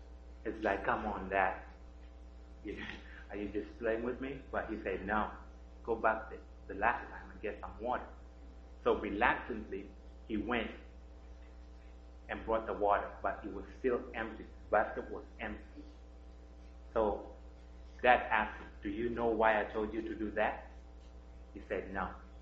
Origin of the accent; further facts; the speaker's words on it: Kenya; born there; So, I come from Africa, and I was born in a country called Kenya